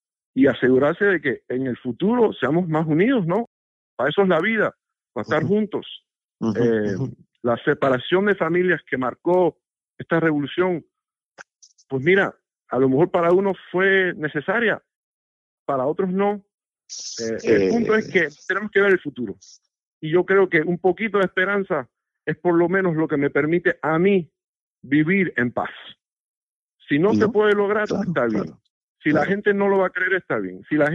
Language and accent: Spanish; Cuba; como cubano, como hijo de cubanos